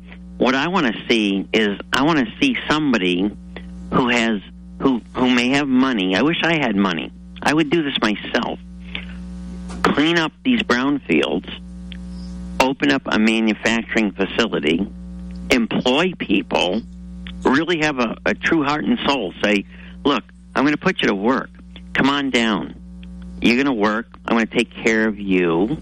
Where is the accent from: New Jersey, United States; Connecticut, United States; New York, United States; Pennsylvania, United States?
Connecticut, United States; Norwich; also born or lived in Florida; because I'm from Norwich. I came back here. I lived in Florida 26 years.